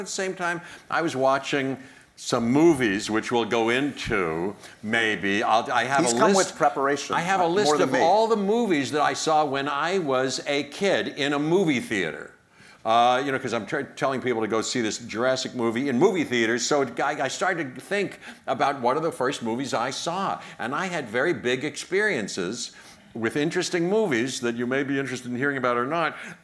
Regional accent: Pittsburgh, Pennsylvania, United States; I came from Pittsburgh, West Homestead, and when I was 17, I tried out for Carnegie Mellon University

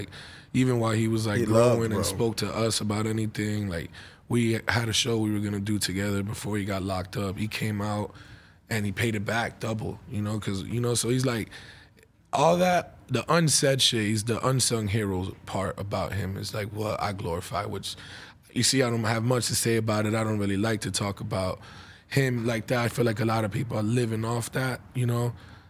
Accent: Orlando, Florida, United States; How we're from Orlando

